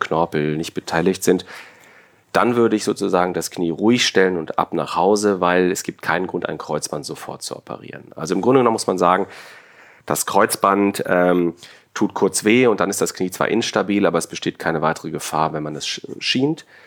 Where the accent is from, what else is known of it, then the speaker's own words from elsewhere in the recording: Cologne, North Rhine-Westphalia, Germany; now in Hamburg, Germany; Es war ganz spannend für mich als Kölner hier in Hamburg festzustellen